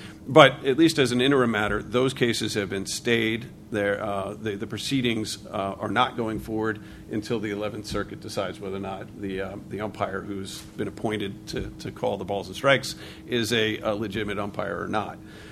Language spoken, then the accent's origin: English; New England, United States; I'm from New England